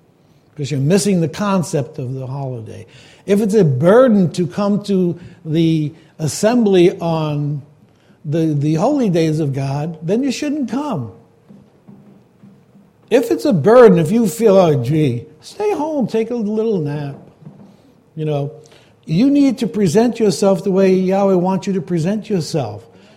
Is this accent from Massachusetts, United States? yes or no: no; Brooklyn, New York, United States; Growing up in Brooklyn, we used to have them on the patios.